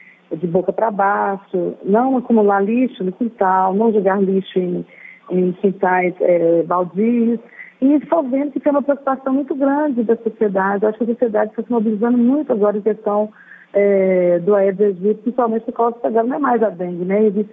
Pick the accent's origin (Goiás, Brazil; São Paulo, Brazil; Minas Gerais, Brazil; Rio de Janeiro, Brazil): Minas Gerais, Brazil; Paraopeba; sou de Paropeba, Minas Gerais.